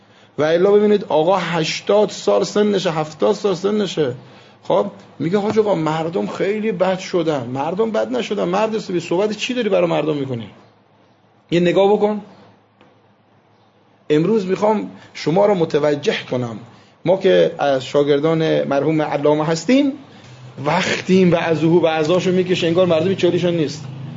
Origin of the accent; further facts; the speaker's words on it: Iran; گفتم من که اهل ایران هستم